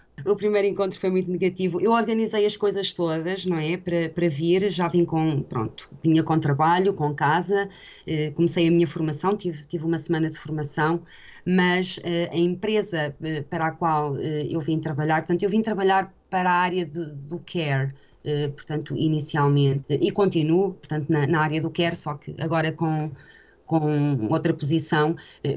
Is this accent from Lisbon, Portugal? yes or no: no; Gouveia, Guarda, Portugal; now in Bristol, United Kingdom; Eu pensava assim: então eu vim-me embora de Portugal e vim-me embora de Gouveia, e agora estou numa cidade onde toda a gente conhece toda a gente.